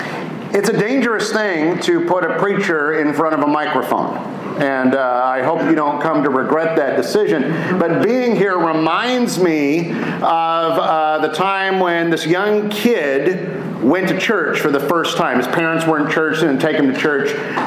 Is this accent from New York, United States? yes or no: no; Pennsylvania, United States; I'm from the Alabama section. Grew up in a small town, graduated from one of the smallest public high schools in the state. There were 42 kids in my graduating class.